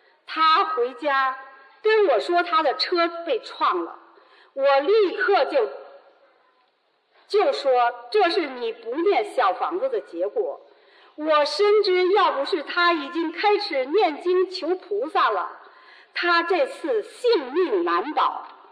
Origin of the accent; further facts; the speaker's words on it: Beijing, China; 我是来自北京的